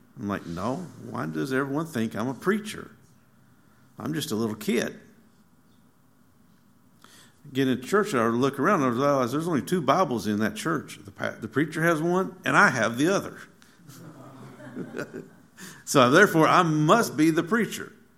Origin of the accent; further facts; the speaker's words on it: Arkansas, United States; from Arkansas, and so I understand that role.